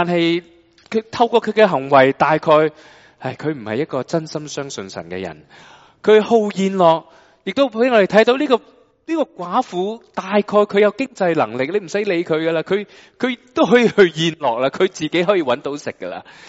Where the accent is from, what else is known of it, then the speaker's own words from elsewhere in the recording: China; 但係敬这个的态度对着父母呢，那个就变成我们中国人的孝了